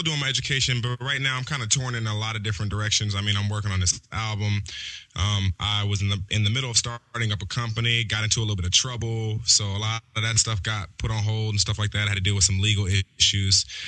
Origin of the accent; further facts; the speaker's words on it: Compton, California, United States; I'm from Compton. My origins from Compton, California.